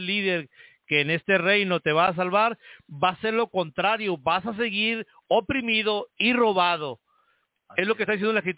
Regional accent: Mexico; No como mexicano, no como con la bandera de México cruzada aquí en el pecho.

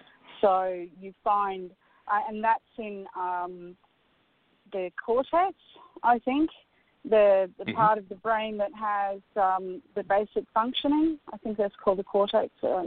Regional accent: Scotland, United Kingdom; and I'm a Scot, so, you know, I'm speaking this from an ancestral voice as well.

